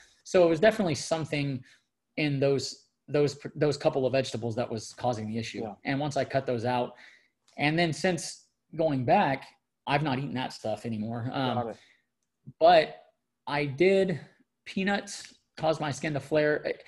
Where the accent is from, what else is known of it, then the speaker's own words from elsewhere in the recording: California, United States; I'm from California, not Texas, but I can get down on making a good brisket.